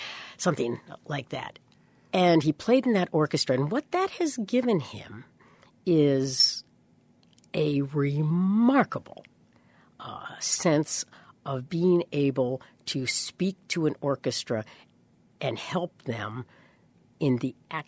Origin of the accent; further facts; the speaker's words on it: New York, United States; And I'm a New Yorker.